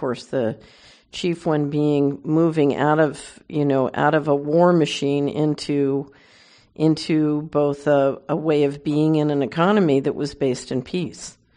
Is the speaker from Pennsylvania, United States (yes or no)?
yes; Philadelphia, Pennsylvania, United States; You know, I saw it where I grew up in Philadelphia